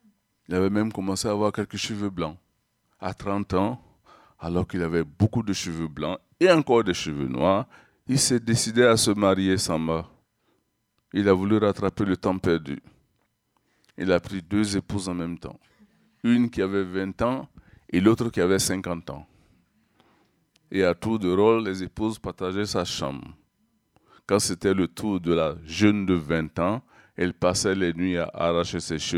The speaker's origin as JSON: {"language": "French", "country": "Burkina Faso", "said": "Promotionnaire, chez nous, au Burkina, c'est très important."}